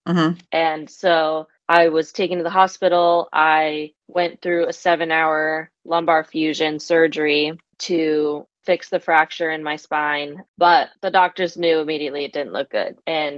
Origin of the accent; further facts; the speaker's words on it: Akron, Ohio, United States; I grew up in Akron, Ohio, home of LeBron. His house is like 10 minutes from where I grew up.